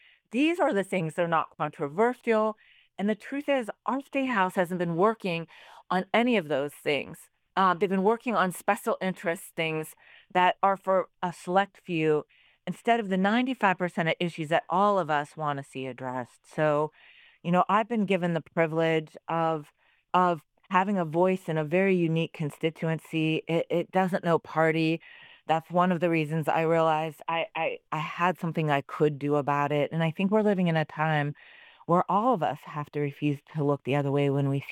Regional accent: Youngstown, Ohio, United States; But I grew up, I'm very much an Ohio girl. I grew up in Youngstown.

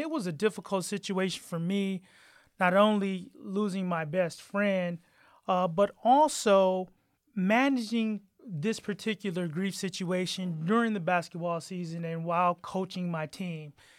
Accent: Toledo, Ohio, United States; also born or lived in Atlanta, Georgia; I was born and raised here in the Toledo area. I went to high school at St. Francis de Sales and then moved away from the area to pursue college and ended up getting married and lived in the South for a number of years in Atlanta

